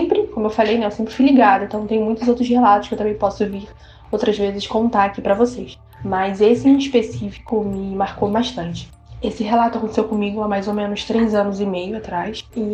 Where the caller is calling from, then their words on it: Rio de Janeiro, Brazil; tenho 20 anos, sou do Rio de Janeiro, capital.